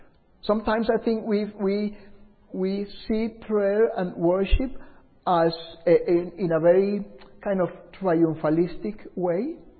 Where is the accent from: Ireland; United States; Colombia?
Colombia; English is a second language; moved away as an adult; I remember some 20 years back, I am from Colombia, South America. I was living there